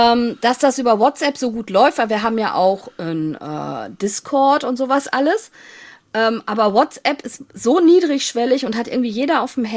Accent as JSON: {"language": "German", "country": "Germany", "said": "Ja, da waren wir zusammen als Deutsche eingeladen."}